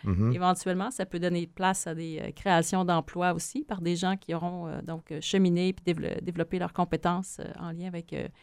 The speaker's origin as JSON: {"language": "French", "town": "Trois-Rivières", "region": "Quebec", "country": "Canada", "said": "Moi, je viens de Trois-Rivières et de voir comme ça des investissements majeurs être réalisés ici à Bécancour"}